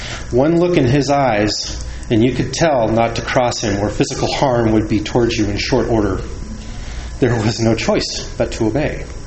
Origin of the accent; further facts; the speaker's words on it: Seattle, Washington, United States; born there; I was born in the Seattle, Washington area.